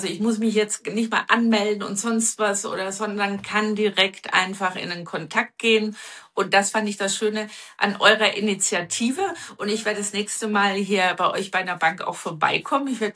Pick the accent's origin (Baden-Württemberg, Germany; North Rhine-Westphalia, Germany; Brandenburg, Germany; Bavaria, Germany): Bavaria, Germany; Ich komme aus Bayern